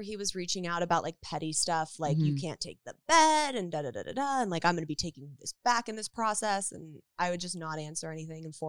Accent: Woodland Hills, California, United States; Woodland Hills.

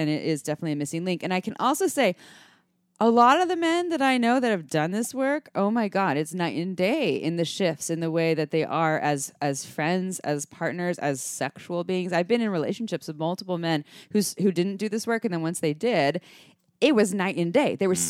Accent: Santa Cruz, California, United States; Yeah, I grew up in Santa Cruz, and in Santa Cruz we have what I'm going to call a big bro culture, and not everyone from Santa Cruz is a bro.

